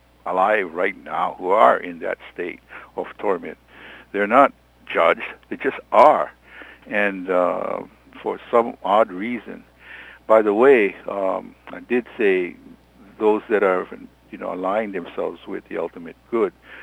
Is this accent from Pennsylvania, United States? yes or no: no; Spreckelsville, Hawaii, United States; I remember Sprecklesville. I started talking about Sprecklesville, my hometown.